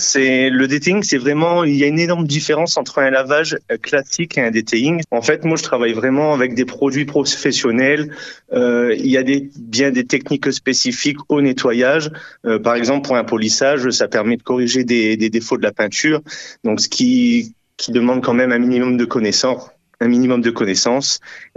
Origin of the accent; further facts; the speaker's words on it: Fourmies, Hauts-de-France, France; j'étais dans la Marne pendant plus de 11 ans et j'ai décidé, en fait, pour me rapprocher de la famille, de revenir à mes origines, car je suis originaire de Fourmi.